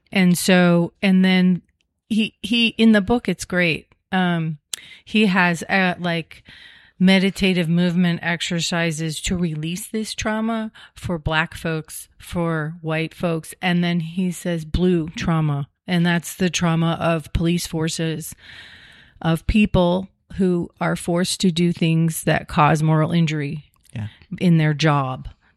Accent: United States; also born or lived in Buenos Aires; Because I could say I'm from the U.S. because that's my country's been here. My family's been here for quite a long time.

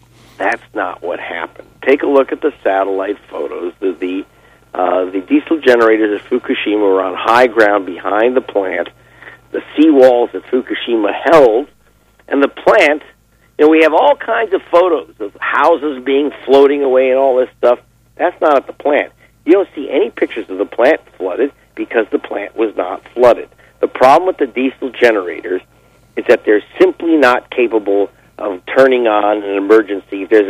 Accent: California, United States; I grew up in California.

